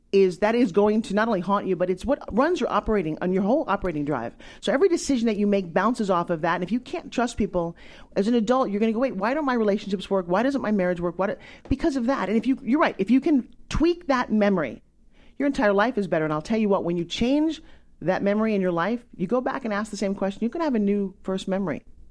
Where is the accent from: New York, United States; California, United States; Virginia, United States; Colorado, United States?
New York, United States; Long Island; And it was also when I grew up in Long Island, it was the time when fast food came out.